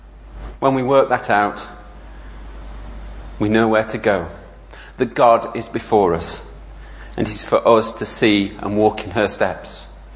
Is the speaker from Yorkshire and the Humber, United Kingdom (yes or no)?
yes; Sheffield, Yorkshire and the Humber, United Kingdom; Because where I grew up in Sheffield, long before I was born, there was a schism within the church.